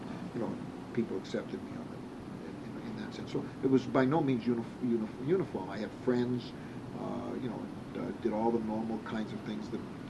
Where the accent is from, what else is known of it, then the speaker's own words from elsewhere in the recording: Boston, Massachusetts, United States; I grew up in part of my life, I grew up in the Dorchester section of Boston, and there were always frictions between Jews and Irish at that time.